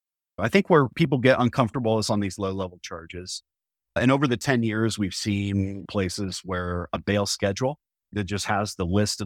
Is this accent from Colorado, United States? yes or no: yes; Colorado, United States; You got my home state of Colorado putting out legislation